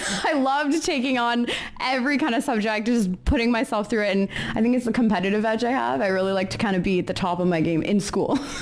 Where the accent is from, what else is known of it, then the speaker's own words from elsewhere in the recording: Scarborough, Ontario, Canada; born there; I was born in Scarborough and I lived there for a couple of years with my parents, my young brother, and it was great. My parents are from Trinidad and Tobago. We were surrounded by a lot of Caribbean immigrants in Scarborough.